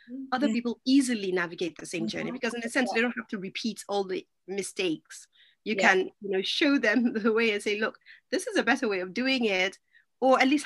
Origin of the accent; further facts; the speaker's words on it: Nigeria; because I grew up in Nigeria, right?